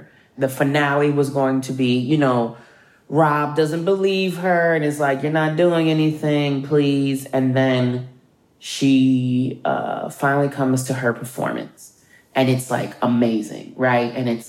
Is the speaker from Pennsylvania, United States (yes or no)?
yes; Philadelphia, Pennsylvania, United States; And as me, of someone who born and raised in Philadelphia, I went to private schools and I was a quota, and I would get bused to the suburbs of Philadelphia